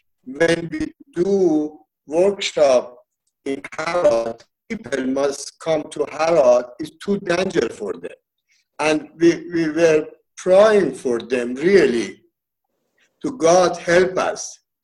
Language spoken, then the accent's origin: English; Iran; first language Farsi; English is a second language; You know, my first language is Farsi. I learned English in NA, and then I was using in the street.